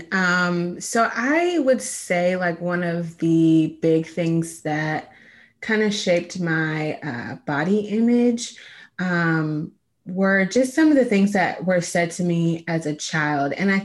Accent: the South, United States; And I grew up in the South, so it wasn't said like that.

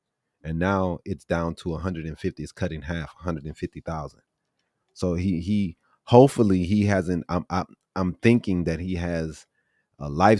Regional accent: Phoenix, Arizona, United States; I got the Suns. I'm from Phoenix.

